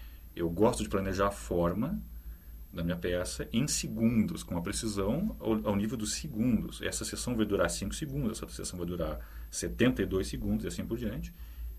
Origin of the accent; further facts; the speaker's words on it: Porto Alegre, Rio Grande do Sul, Brazil; moved away as an adult; now in United Kingdom; Eu descobri que eu sou porto-alegrense morando na Inglaterra. Eu não sabia que eu era porto-alegrense. Eu não digo nem brasileiro. Eu descobri que eu sou porto-alegrense vivendo lá.